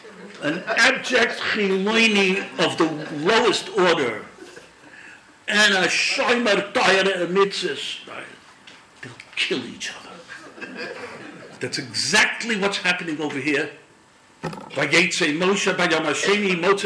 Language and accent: English; Williamsburg, New York, United States; born there; he finds out that I was born in Williamsburg.